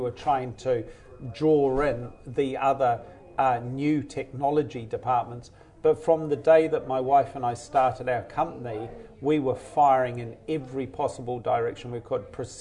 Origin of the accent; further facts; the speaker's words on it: New Zealand; if you're growing up in New Zealand as a child and you have fantasies in your head and you can't buy it blister-packed from the corner store, you're going to invent it with your hands